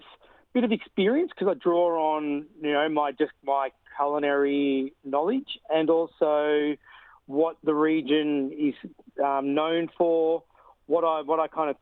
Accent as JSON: {"language": "English", "country": "Australia", "tie": "born there", "said": "I am an Aussie-born, half Anglo-Indian, half Italian. So my Indian repertoire has been very specific to my dad's region where he came from Madras"}